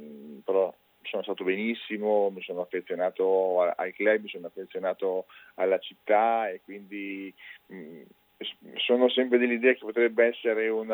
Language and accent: Italian; Parma, Emilia-Romagna, Italy; sinceramente sono di Parma